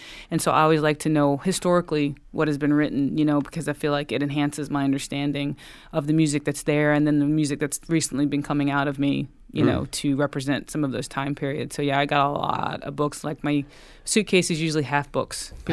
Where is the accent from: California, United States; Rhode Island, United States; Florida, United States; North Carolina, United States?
North Carolina, United States; I mean, I grew up in the Piedmont, North Carolina, and I was surrounded by bluegrass music